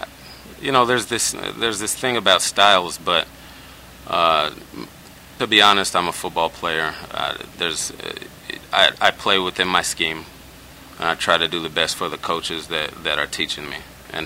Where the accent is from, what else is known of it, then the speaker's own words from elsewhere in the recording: Los Angeles, California, United States; also born or lived in Bay Area; You know, I'm from California, obviously from Los Angeles, but I spent a little less than half of my life in the Bay Area.